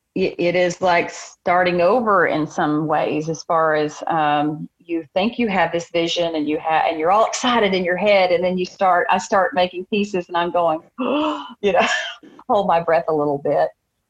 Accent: Texas, United States; now in Siloam Springs, United States; I'm from East Texas, but my family is from Northwest Arkansas. And so I made a big move back home, back to Northwest Arkansas.

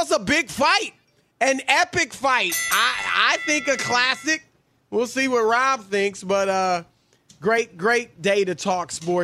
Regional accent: Columbus, Ohio, United States; That's where we grew up here in Columbus, yes.

